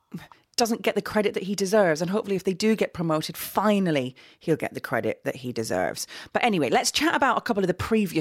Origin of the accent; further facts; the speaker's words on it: Middlesbrough, North East England, United Kingdom; Middlesbrough, my hometown team, on May the 7th.